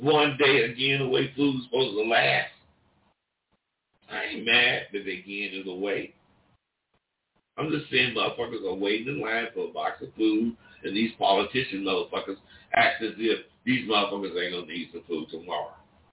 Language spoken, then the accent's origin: English; California, United States; But I grew up in the Bay Area. It was raw